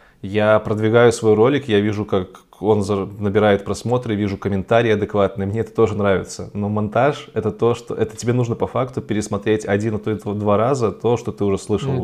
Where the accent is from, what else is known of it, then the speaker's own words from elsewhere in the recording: Belarus; Я из Беларуси, если вдруг кто-то не знает.